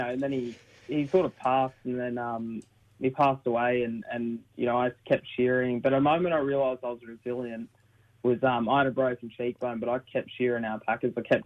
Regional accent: Nowra, New South Wales, Australia; also born or lived in Dapto / Tumby Bay; I grew up in Ewan country, so I grew up in Nowra. I grew up in Dapto. Grew up in a lot of different places, Tumby Bay.

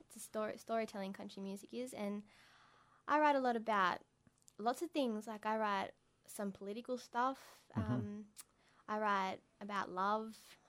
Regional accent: Tamworth, New South Wales, Australia; lived there when I was only young, and then I lived there for 8 years, and then I moved to Tamworth. I'm also from Tamworth, and I lived there for 12 years.

